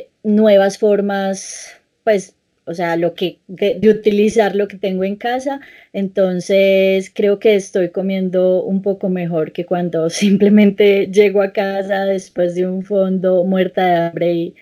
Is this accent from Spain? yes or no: no; Colombia; como yo soy colombiana y vivimos en un país tropical donde no tenemos inviernos largos